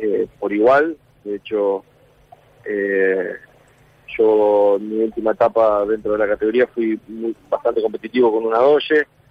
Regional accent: Concordia, Entre Ríos, Argentina; Obviamente yo soy de Concordia

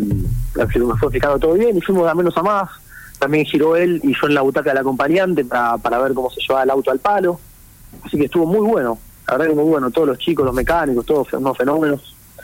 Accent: Rosario, Santa Fe, Argentina; yo tengo 24 años, soy de Rosario.

